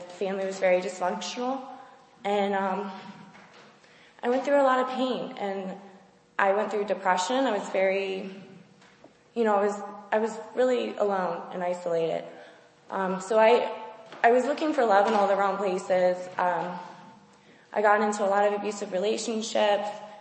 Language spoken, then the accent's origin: English; Maryland, United States; I'm 22 years old, and I'm from Maryland.